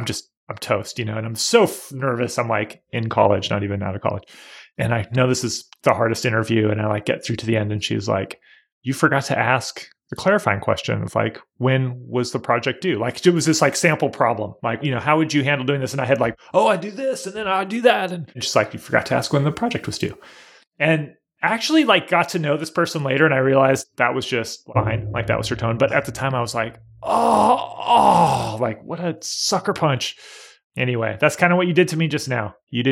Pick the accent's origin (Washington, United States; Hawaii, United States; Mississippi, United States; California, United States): Washington, United States; also born or lived in Seattle, United States; No, I grew up in Washington State and lived for many years in Seattle, and it is the same thing there.